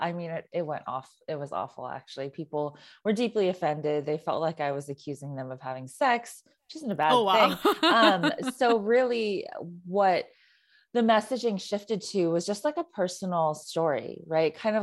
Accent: California, United States; I mean, so I grew up in the Bay Area and I went to a predominantly Asian high school.

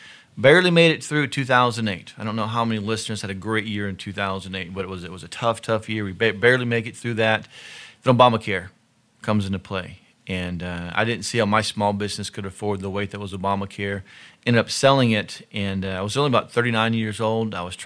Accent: Louisiana, United States; born there; also born or lived in Texas / Alabama / North Carolina / Georgia; Well, I am a good old Southern boy. I was born in Louisiana, lived in Louisiana, Texas, Alabama, North Carolina, and found home in Georgia.

